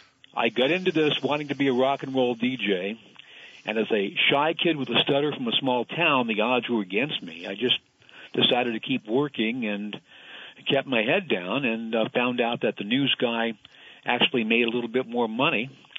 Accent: Vernon, Vermont, United States; I mean, my hometown of Vernon was basically untouched, but part of Brattleboro's downtown was underwater.

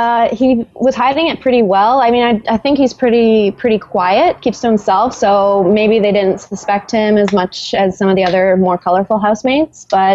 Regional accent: Nova Scotia, Canada; now in Montreal, Canada; I am, yes. I hail from Nova Scotia, which is on the very eastern side of Canada, and I'm currently living in Montreal. So, hi from Canada.

